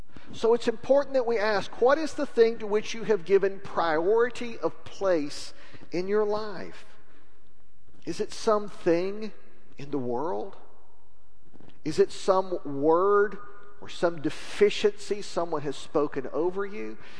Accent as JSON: {"language": "English", "town": "Lubbock", "region": "Texas", "country": "United States", "tie": "born or raised there", "said": "I grew up in Lubbock. We're basically unfamiliar with floodgates in that part of the world."}